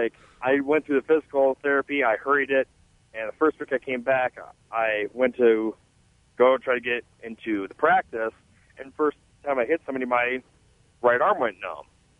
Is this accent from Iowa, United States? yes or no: yes; Iowa, United States; Well, I'm from Northeast Iowa originally